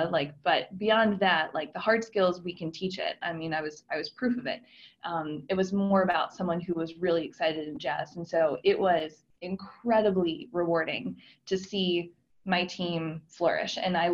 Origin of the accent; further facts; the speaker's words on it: Chicago, Illinois, United States; I'm from Chicago.